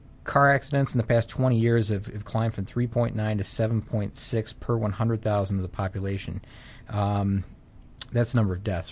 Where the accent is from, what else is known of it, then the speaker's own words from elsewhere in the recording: the South, United States; accent: Southern American; Yeah, it's my Southern American accent.